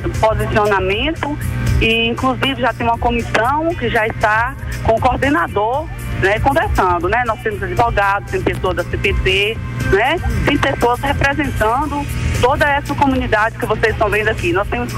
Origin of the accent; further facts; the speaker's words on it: Guirapá, Bahia, Brazil; now in Guanambi, Brazil; Eu sou de Guirapá e atualmente também resido aqui em Guanambi